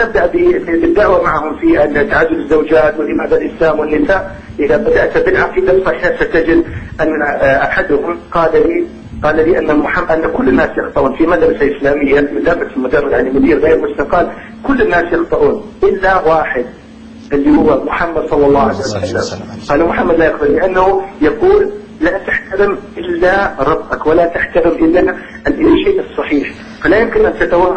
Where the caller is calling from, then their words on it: Sweden; وأنا أتكلم معك من السويد من شمال الكرة الأرضية